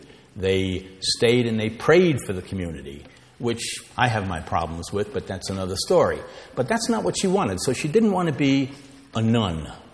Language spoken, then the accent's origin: English; New Orleans, Louisiana, United States; Came to my hometown in New Orleans.